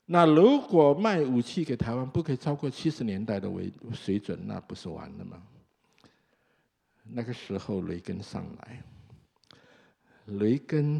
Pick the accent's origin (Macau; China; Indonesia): Indonesia; 我是在印尼长大的，所以我可以中间不偏左右啊。